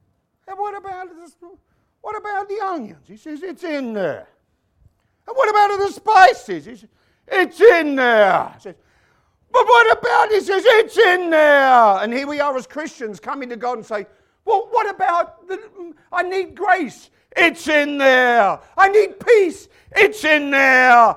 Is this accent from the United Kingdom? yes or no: yes; England, United Kingdom; I mean, I'm English.